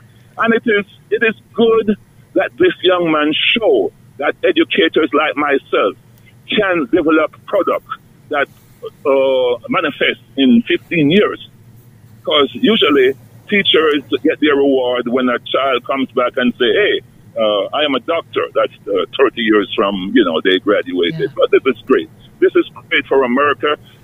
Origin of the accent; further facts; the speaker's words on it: Queens, New York, United States; I'm from Queens.